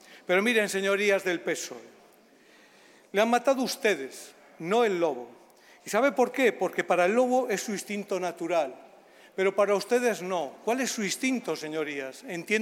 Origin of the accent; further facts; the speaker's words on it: Vega de Pas, Cantabria, Spain; hoy en mi pueblo, en Vega de Paz